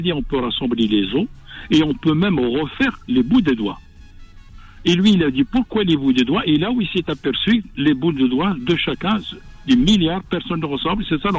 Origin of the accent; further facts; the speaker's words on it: Oujda, Oriental, Morocco; moi qui est musulman, enfin, sans vous dire que je l'ai déjà dit, que je suis marocain, je suis d'Oujda, je suis frontalier, je suis maroco-algérien, ou algéro-marocain